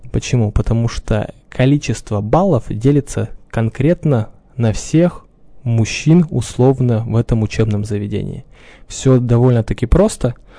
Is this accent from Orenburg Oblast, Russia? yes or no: yes; Blagoveshchensky, Orenburg Oblast, Russia; я казак хутора Благовещенский при Оренбургском казачьем войске, но корни у меня с Кубани.